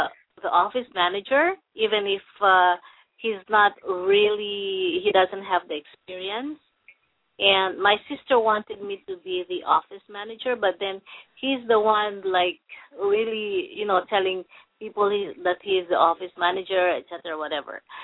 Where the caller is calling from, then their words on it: California, United States; I'm calling from California.